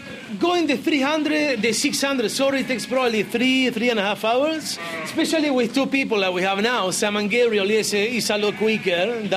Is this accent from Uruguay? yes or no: yes; Uruguay; English is a second language; moved away; I am from Uruguay in South America, a very small country between Argentina and Brazil and the Atlantic Ocean. And yes, it's a tiny country.